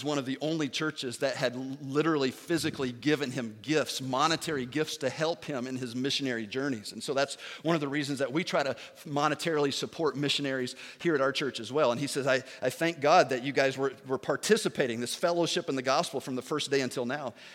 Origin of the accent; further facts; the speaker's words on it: Danvers, Massachusetts, United States; where I grew up in Danvers, the pastor there